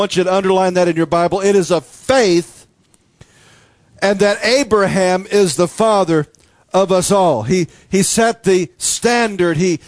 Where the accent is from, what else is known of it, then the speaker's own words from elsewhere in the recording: United States; Anytime, since we are Americans, anytime that we go anywhere in the world, well, what are you? I'm an American.